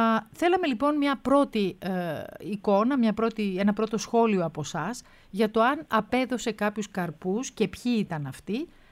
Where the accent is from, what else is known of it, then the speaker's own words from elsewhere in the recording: Peloponnese, Greece; Όχι, είμαι Πελοποννήσια, είμαι από την Αρκαδία.